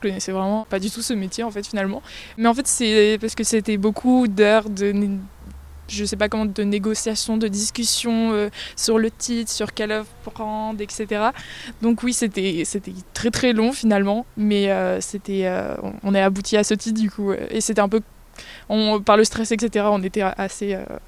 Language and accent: French; Aix-en-Provence, Provence-Alpes-Côte d'Azur, France; Moi, je viens d'Aix-en-Provence, enfin, en pas loin en tout cas.